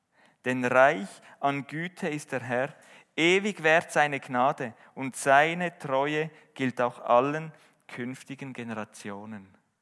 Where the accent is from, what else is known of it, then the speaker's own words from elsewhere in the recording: Switzerland; das entspricht überhaupt nicht meiner Kultur. Also für mich als Schweizer